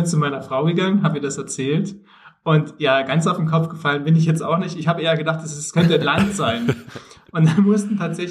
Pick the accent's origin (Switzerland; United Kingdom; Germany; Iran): Germany; eastern Germany; aufgewachsen bin ich selbst im Osten von Deutschland. Hab dort auch eine Ausbildung geschlossen